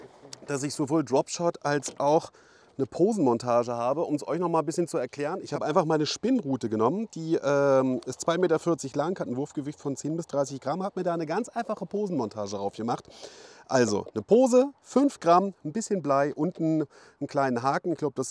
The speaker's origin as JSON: {"language": "German", "town": "Schwerin", "region": "Mecklenburg-Vorpommern", "country": "Germany", "tie": "born or raised there", "said": "am Schweriner See, wo ich auch aufgewachsen bin. Man höre und staune. Ich komme nämlich ursprünglich aus Schwerin"}